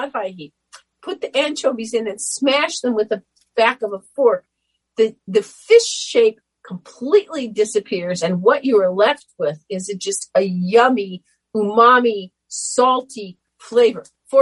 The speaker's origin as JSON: {"language": "English", "region": "Illinois", "country": "United States", "tie": "born or raised there", "said": "like I grew up in Western Illinois"}